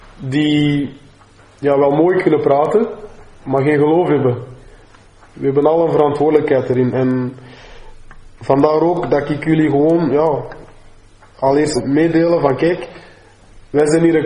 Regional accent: Cameroon; now in Netherlands; heb ik altijd met die gedachten ook gespeeld van mijn moederland in Cameroen.

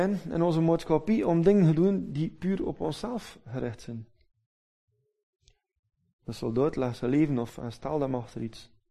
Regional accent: Belgium; Wieder als Belgen zijn nogal terughoudend in die ding.

